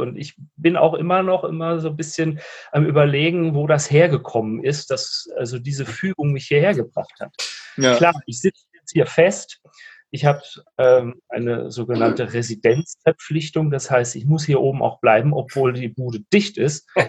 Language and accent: German; Frankfurt, Hesse, Germany; ich komme aus Frankfurt